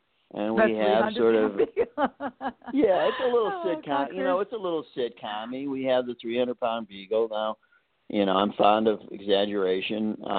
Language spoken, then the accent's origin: English; Chicago, Illinois, United States; It's a pretty conventional life. I grew up in Chicago.